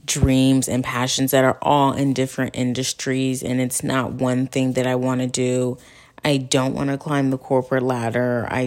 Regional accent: Cleveland, Ohio, United States; I'm 22. I am from Cleveland, Ohio. I'm from a suburb in Cleveland, Ohio. Black girl, loud and proud.

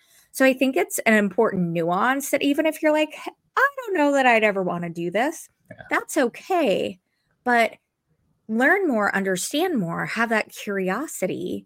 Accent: Nebraska, United States; I shared with you, I'm from Nebraska.

